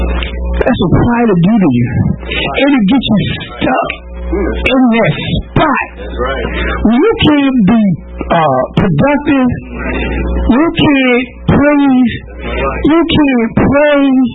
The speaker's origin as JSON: {"language": "English", "town": "Philadelphia", "region": "Pennsylvania", "country": "United States", "said": "my pops' people were from North Philly. So I've been exposed to North Philly as a youngin', and I'm coming from Mount Airy. In Mount Airy, we got trees, we got grass."}